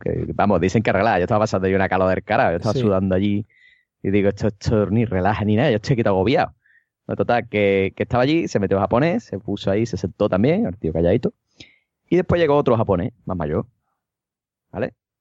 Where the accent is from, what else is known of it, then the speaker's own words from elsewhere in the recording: Cádiz, Andalusia, Spain; Sevilla está muy cerca de donde vivo yo soy de Cádiz.